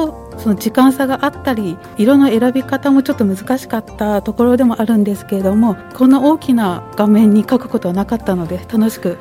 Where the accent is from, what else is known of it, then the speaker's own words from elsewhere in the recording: Sapporo, Hokkaido, Japan; 私自身出身が札幌なんですけれども、室蘭に来てみて